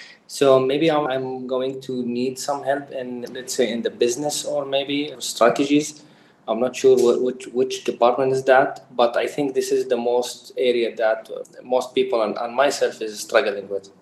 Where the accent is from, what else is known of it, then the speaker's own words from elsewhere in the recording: Dubai, United Arab Emirates; English is a second language; I'm from Dubai.